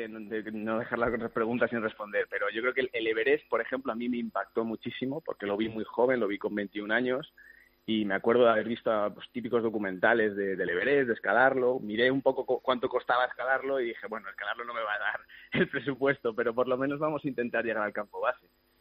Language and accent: Spanish; Madrid, Community of Madrid, Spain; De Madrid. Vivo aquí en Las Rozas.